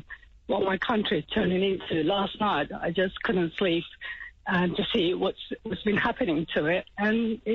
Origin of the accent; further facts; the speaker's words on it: Hatay, Turkey; moved away as an adult; also born or lived in Istanbul; now in United Kingdom; Well, I'm from originally from Hatay, where all the Syrians are living there now. And I lived in Istanbul for many years. I studied there. But I've been living in the UK about 15 years.